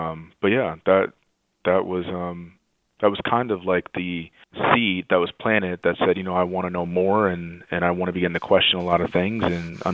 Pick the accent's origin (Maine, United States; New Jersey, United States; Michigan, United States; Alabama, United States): Alabama, United States; I think for the most part, my family, where we say we're from, is Alabama, Selma, Birmingham, and Tuskegee.